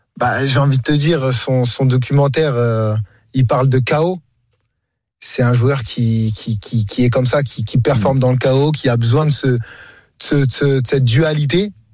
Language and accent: French; France; born there; Je suis né en France.